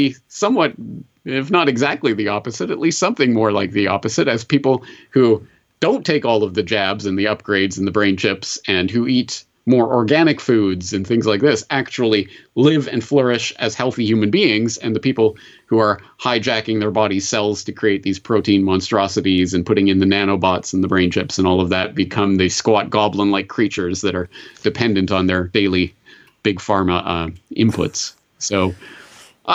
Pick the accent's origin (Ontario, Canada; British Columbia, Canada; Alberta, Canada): Alberta, Canada; biographical details in my own biography of growing up in Alberta